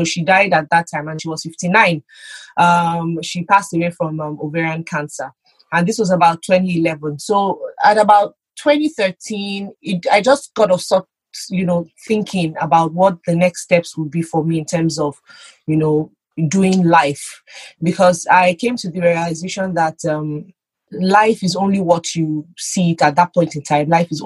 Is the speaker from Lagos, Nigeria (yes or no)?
yes; Lagos, Nigeria; So I grew up in Lagos.